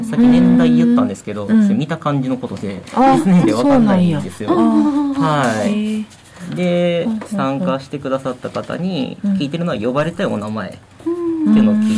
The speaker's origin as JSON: {"language": "Japanese", "town": "Kobe", "region": "Hyogo", "country": "Japan", "said": "で僕は神戸出身やから神戸でやってるだけで"}